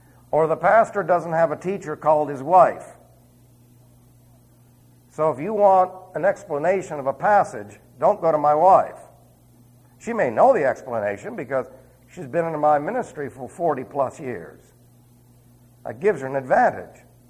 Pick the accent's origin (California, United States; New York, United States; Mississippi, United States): New York, United States; New York City; accent: Queens; I was from New York City, so I had a horrendous Queen's accent.